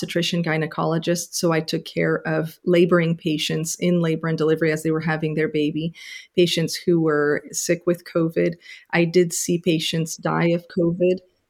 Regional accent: Canada; also born or lived in Poland; I was born in Poland and I was a little girl when we immigrated to Canada.

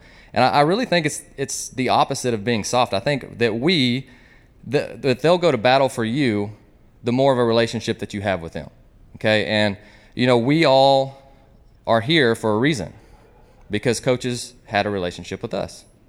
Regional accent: Tulsa, Oklahoma, United States; I'm from Union High School in Tulsa, Oklahoma

